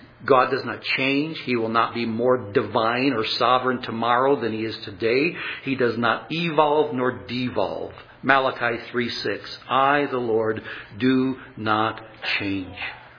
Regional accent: LaGrange, United States; Years ago, when growing up in LaGrange, I wasn't much of a basketball player.

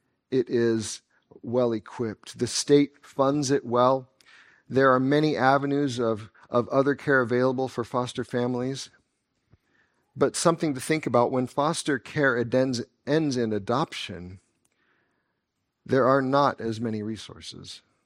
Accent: Wichita, Kansas, United States; When I was growing up in Kansas, during the Summer of Mercy, I lived in Wichita

